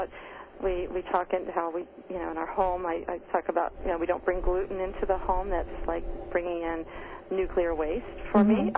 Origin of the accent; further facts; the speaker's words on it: California, United States; moved away as an adult; also born or lived in Ohio / Las Vegas; now in Canada; I'm originally from California. So I called a California phone number. I born and raised California, lived in Ohio, and back to Northern California then